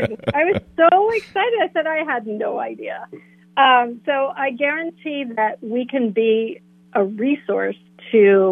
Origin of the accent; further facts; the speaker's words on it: Melbourne Beach, Florida, United States; You know, I grew up in Melbourne Beach